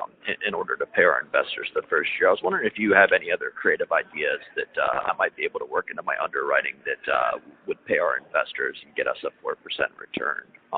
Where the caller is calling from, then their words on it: Washington, District of Columbia, United States; I'm calling from Washington, D.C.